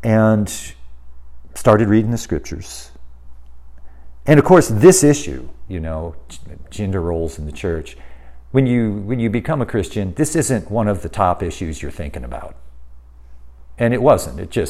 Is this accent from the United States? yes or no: yes; United States; So I grew up in America. I'm an American.